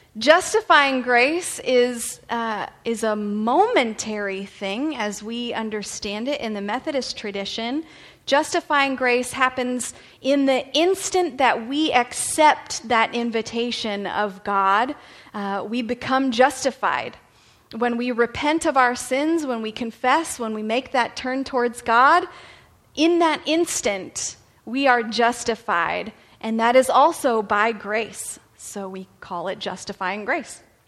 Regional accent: Florida, United States; now in San Diego, United States; I grew up in Florida, and then I was in the Marine Corps, and I was stationed out here at Miramar.

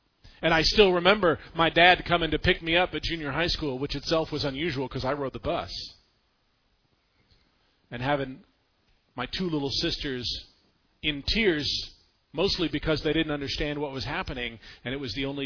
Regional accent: Santa Clarita, California, United States; I grew up up in Santa Clarita, which is up north of Los Angeles.

